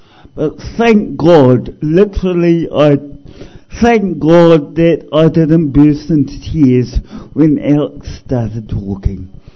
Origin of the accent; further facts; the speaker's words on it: Wellington, New Zealand; I am born and brought up in Wellington in a suburb called Wainuiomata. I've ministered in Lower Hutt and Wellington